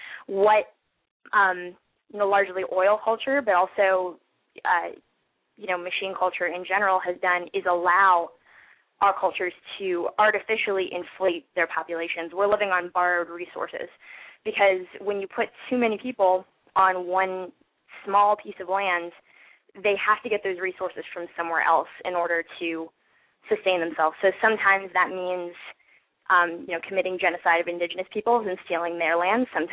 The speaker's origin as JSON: {"language": "English", "town": "St. Petersburg", "region": "Florida", "country": "United States", "tie": "born or raised there", "moved": "yes", "said": "It is my home state. I grew up in St. Pete. I've been gone for a bit, but now I'm back"}